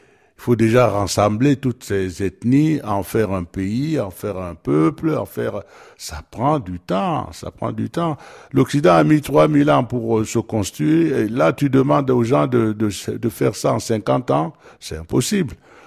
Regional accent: Cameroon; Il y a un moment où je suis camerounais, mais quand je vais jouer à New York, bien, forcément, je suis camerounais

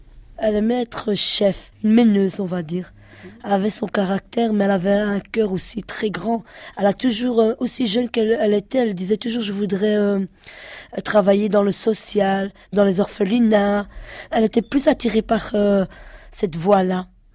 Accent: Schaerbeek, Brussels, Belgium; J'habite dans un quartier, on va dire, il y a un peu de tout, mais on va dire plus de Marocains. Je suis une vraie bruxelloise, plus scarbercoise que bruxelloise.

